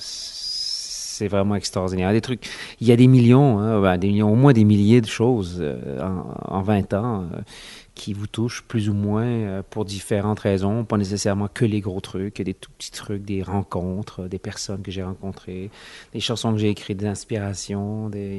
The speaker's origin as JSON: {"language": "French", "country": "France", "said": "Je suis anglais et français. Français de naissance, français à l'école, anglais, anglophone totalement ou presque musicalement."}